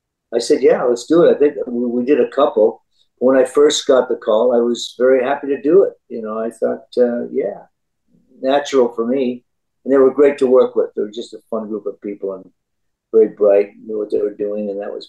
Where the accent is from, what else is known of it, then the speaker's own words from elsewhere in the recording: Ottawa, Ontario, Canada; born there; I was born in Ottawa, Canada.